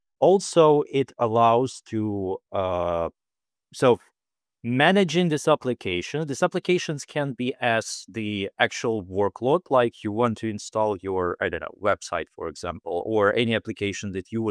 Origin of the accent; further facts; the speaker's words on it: Kharkiv, Kharkiv Oblast, Ukraine; English is a second language; I'm from Kharkiv, Ukraine.